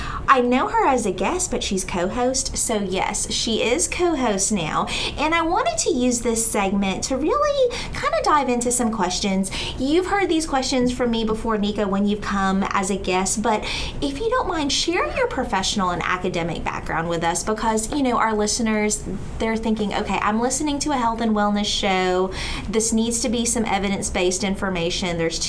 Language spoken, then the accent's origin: English; Alabama, United States; accent: North Alabama country; Despite being Filipino, I'm North Alabama country as well.